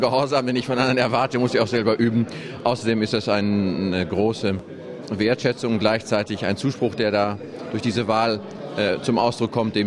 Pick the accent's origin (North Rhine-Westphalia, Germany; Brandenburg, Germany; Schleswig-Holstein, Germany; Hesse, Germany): North Rhine-Westphalia, Germany; Marl; Ich komme ja aus Marl.